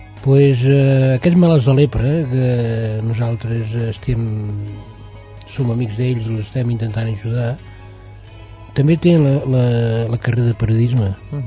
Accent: Malgrat de Mar, Catalonia, Spain; Jo sóc de Malgrat, sí.

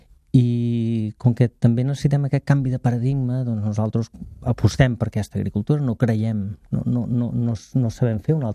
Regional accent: Barcelona, Catalonia, Spain; jo soc de Sant Andreu del Palomar, de fet.

